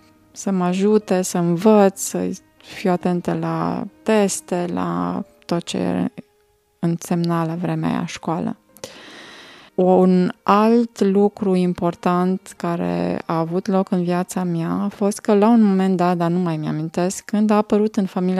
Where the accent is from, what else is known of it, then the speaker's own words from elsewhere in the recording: Bicaz, Neamț County, Romania; moved away; also born or lived in Alba Iulia; Părinții mei împreună cu noi, cu mine și fratele meu, mai am un frate mai mare, ne-am mutat de la Bicaz din Moldova în Alba Iulia.